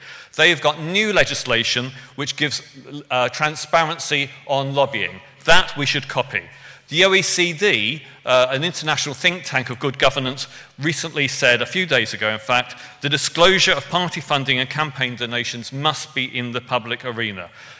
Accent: England, United Kingdom; I'm an Englishman who lives over here

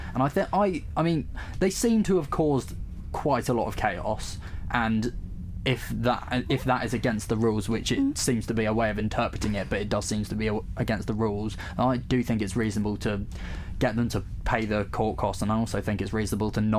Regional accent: South East England, United Kingdom; So I come from Buckinghamshire

